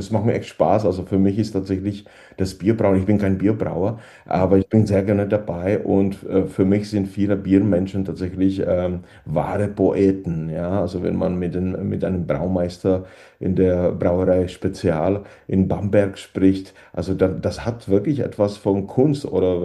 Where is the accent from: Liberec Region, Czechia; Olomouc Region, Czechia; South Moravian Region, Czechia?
Liberec Region, Czechia; Lomnice nad Popelkou; aus Lomnice nad Popelkou, wo ich aufgewachsen bin